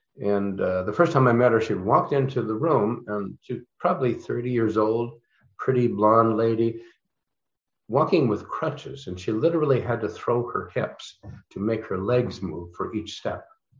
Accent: Canada; I was, as a Canadian, I've never was employed by Stargate.

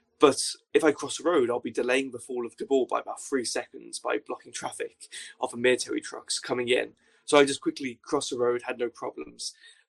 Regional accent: United Kingdom; But of course, I'm British, so I pushed my way through because no one was queuing

